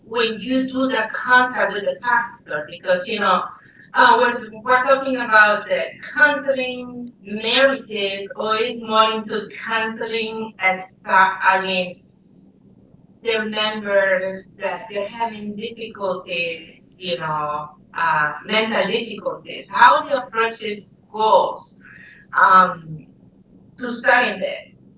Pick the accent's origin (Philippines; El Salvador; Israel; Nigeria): El Salvador; now in New York, United States; I am from El Salvador. I've been working, in New York since 2008